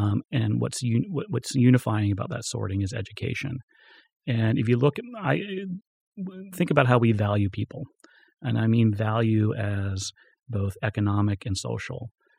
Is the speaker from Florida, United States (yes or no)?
yes; Florida, United States; I'm from Florida. Small town of had orange juice factory. Literally was town cut by railroad tracks. On one side of the railroad tracks was African Americans. It was very much the classic Southern town.